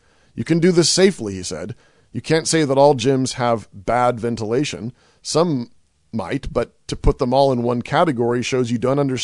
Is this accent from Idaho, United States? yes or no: yes; Moscow, Idaho, United States; The mayor of Moscow, Idaho, hey, that's my hometown, saves us from little kids playing soccer.